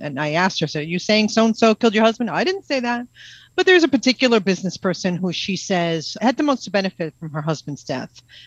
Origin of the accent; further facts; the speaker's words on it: New York, United States; And I, you know, I'm a New Yorker, I'm pushy, I'm rude.